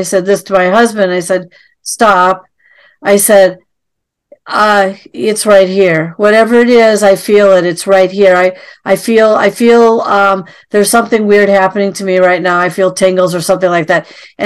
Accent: Midwest, United States; Plus I'm from the Midwest.

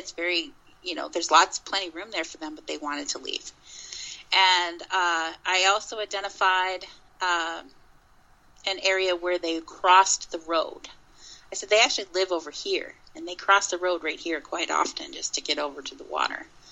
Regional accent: Minnesota, United States; I wondered if my remote viewing was so successful in Minnesota because I'm from Minnesota, that I'm part Native American.

